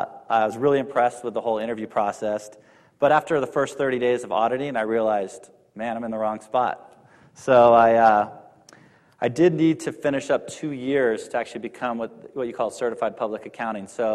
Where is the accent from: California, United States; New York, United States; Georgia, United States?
California, United States; Calabasas; I grew up in Calabasas, where I went to high school, and did end up coming here at UCSB after that for education.